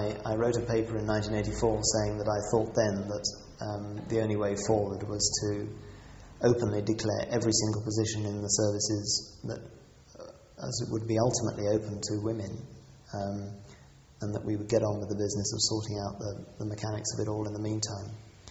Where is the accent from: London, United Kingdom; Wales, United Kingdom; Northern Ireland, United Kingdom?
London, United Kingdom; I couldn't share it, being a Londoner.